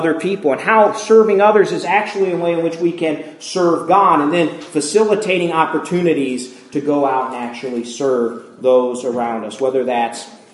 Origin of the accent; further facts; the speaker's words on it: Rockford, Illinois, United States; One of the greatest things that I remember growing up in Rockford was that the parents of my age group really did a great job of facilitating times for us young people to get together